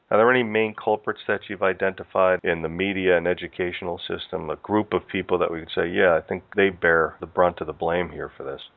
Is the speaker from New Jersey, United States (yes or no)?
yes; New Jersey, United States; growing up in the United States in the northeast part of the country, we grew up what's now a very populated state, New Jersey.